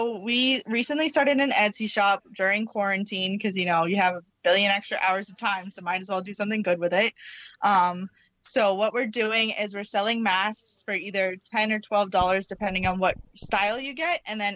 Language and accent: English; Sturbridge, Massachusetts, United States; We're from Sturbridge, Mass.